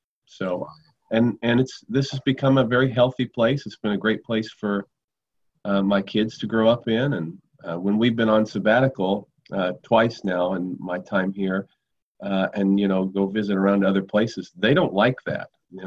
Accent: Galesburg, Illinois, United States; I grew up in Illinois, in a small town in West Central Illinois called Galesburg, and lived there my whole life until I went to college and seminary in Anderson, Indiana, where I met my wife.

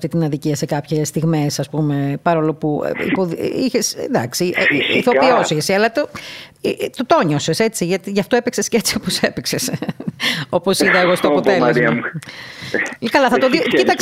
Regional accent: Crete, Greece; Αυτό με μισέρωσε που λέμε στο νησί μου στην Κρήτη.

